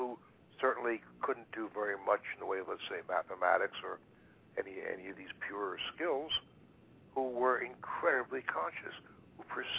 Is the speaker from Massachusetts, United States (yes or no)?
no; Philadelphia, Pennsylvania, United States; For me, but growing up in South Philadelphia, it was like, you know, the absolute opposite of cause and effect.